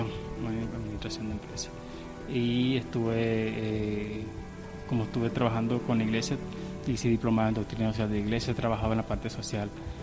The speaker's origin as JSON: {"language": "Spanish", "town": "Carúpano", "region": "Sucre", "country": "Venezuela", "moved": "as an adult", "lives_now": "Colombia", "said": "De Carúpano, Estado Sucre, en Venezuela."}